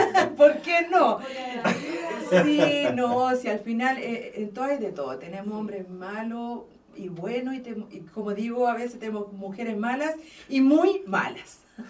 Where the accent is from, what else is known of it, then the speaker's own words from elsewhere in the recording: Chile; Como chilenas, seguimos escuchando